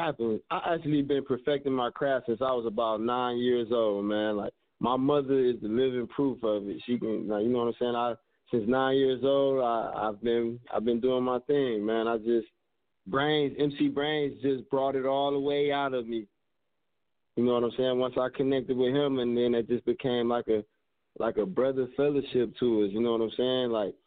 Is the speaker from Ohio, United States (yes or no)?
yes; Cleveland, Ohio, United States; I'm from Cleveland, Ohio. You know what I'm saying? I'm putting Ohio on for the realest music out.